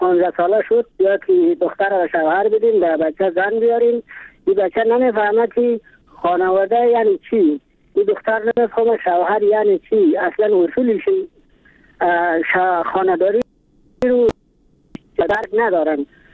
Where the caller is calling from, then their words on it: Mazar-i-Sharif, Balkh, Afghanistan; از مزار شریف